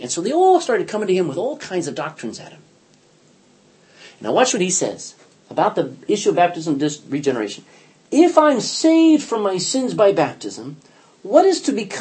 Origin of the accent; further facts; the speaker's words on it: United States; I was born American, but I was born again. And yeah, I'm American, but I'm a Christian first, okay?